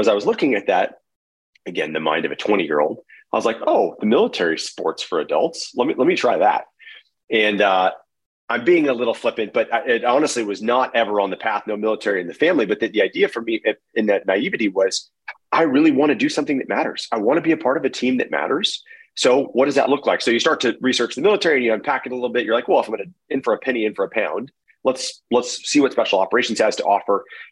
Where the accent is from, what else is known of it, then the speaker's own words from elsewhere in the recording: Arizona, United States; I grew up in Arizona, kind of a middle-class family, love sports, pretty good student